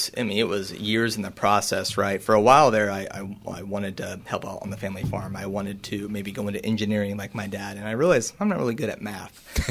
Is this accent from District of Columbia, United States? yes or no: no; Hoisington, Kansas, United States; So I'm from Hoisington, Kansas, born and raised.